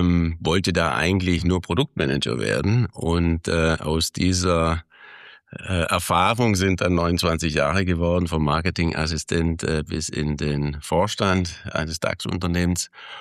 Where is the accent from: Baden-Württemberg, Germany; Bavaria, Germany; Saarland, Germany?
Baden-Württemberg, Germany; Ravensburg; ich bin Ravensburger. Ich bin 63 in Ravensburg geboren, hier zur Schule gegangen, am Wirtschaftsgymnasium, 84 Abitur gemacht.